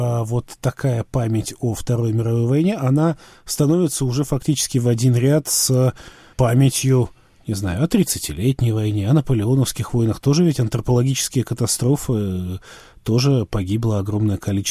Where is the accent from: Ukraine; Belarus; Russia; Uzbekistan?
Belarus; но я рос в Беларуси, а в Беларуси память о войне, она немножко такая особая